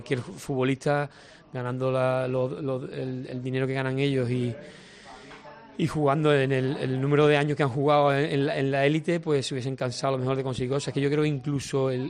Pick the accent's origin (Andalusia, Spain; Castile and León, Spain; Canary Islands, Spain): Andalusia, Spain; Málaga; born there; soy malagueño de nacimiento y cañadilla de adopción.